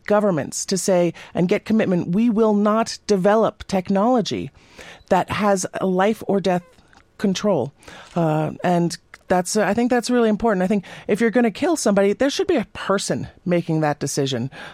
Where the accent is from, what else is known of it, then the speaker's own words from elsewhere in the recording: Netherlands; so I'm coming here from the Netherlands, so this altitude thing is a little bit overwhelming